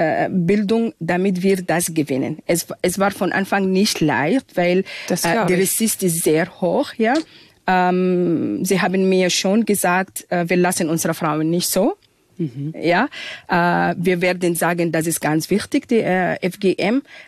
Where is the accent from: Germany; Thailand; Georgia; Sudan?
Sudan; German is a second language; Ja, ich bin aus dem Sudan. Sudan ist ein afrikanisch-arabisches Land.